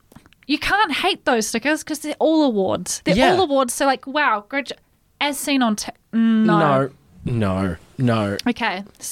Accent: Australia; I am an Australian author.

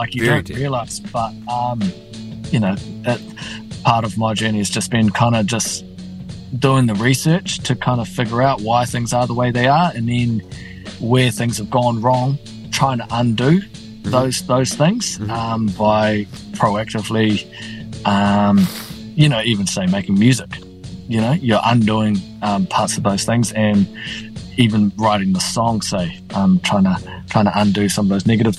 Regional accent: Tamaki, Auckland, New Zealand; That specific to the rohe that I'm from up north. So growing up in Tamaki, like, I was kind of educated in te reo and Māori

